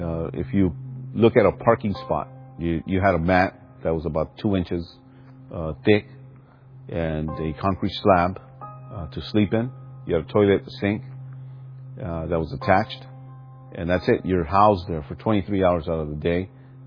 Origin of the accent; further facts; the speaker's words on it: Los Angeles, California, United States; I was raised in the Rampart District of Los Angeles. At that time in the 80s is where gangs started to really take hold of communities.